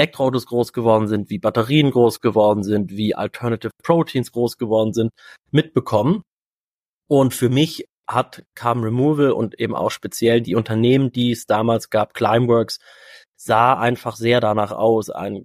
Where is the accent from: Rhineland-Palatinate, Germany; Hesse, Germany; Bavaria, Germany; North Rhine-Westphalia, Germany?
North Rhine-Westphalia, Germany; Cologne; Und ich komme aus Köln